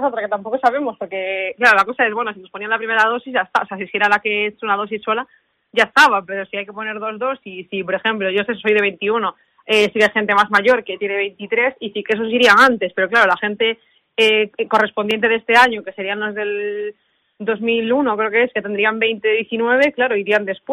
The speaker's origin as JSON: {"language": "Spanish", "region": "Galicia", "country": "Spain", "said": "lo quiero en España y sobre todo si puede ser en Galicia. Soy mucho de mi tierra, la verdad."}